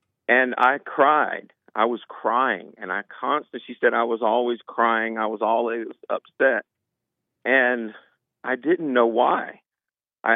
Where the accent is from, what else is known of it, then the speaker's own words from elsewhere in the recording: West Coast, United States; I'm actually from the East Coast, but lived on the West Coast, grew up on the West Coast, and then moved back to the East Coast, and then have trotted around the United States all ever since.